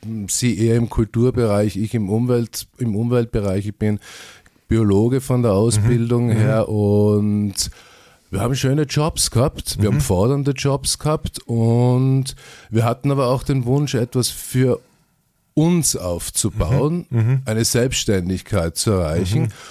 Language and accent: German; Graz, Styria, Austria; also born or lived in Vienna; Geboren bin ich in Graz. Einige Jahrzehnte ist das jetzt schon her. Wir sind fast im gleichen Alter. Ich bin in Graz aufgewachsen, bin in Graz zur Schule gegangen. Mich hat es nach Wien verschlagen. Mich hat es in einige Ecken dieser Welt verschlagen, beruflich.